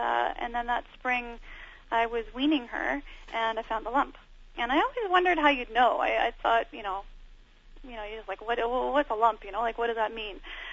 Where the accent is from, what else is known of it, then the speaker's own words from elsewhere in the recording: London, Ontario, Canada; now in Vancouver, Canada; Actually, in Southern Ontario. I was born in London. My parents went to school there, and that's where I was born and raised.